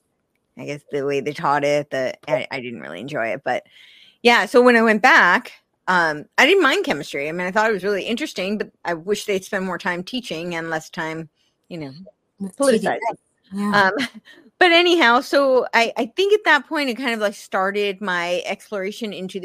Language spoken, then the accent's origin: English; United States; I didn't know of it as an American.